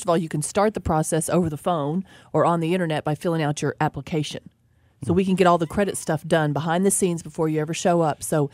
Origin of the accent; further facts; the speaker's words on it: New Jersey, United States; No, I like to be beat up and, you know, I'm from New Jersey.